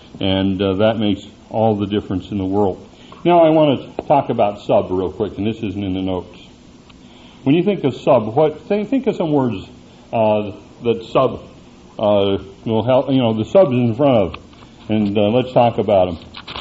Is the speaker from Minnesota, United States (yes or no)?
no; Washington, United States; I was raised in Eastern Washington